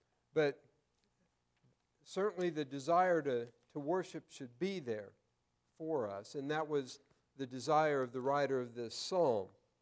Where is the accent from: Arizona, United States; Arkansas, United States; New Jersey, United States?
Arizona, United States; Prescott; now in Mesa, United States; I grew up in Prescott, and I know where some things are. It's changed a lot since then.